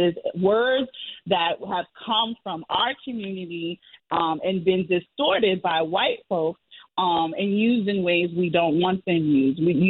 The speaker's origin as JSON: {"language": "English", "town": "East Orange", "region": "New Jersey", "country": "United States", "tie": "born or raised there", "said": "I was raised in East Orange, Newark, New Jersey. And if you know us, we are a political city, town, county, Essex County."}